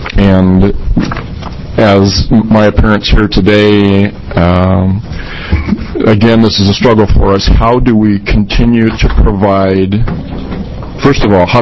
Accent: Portland, Oregon, United States; I am from Portland, Oregon.

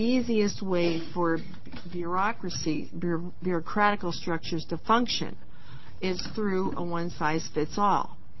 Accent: Oregon, United States; Oh, I'm sorry. … from Gillam County, retired county judge.

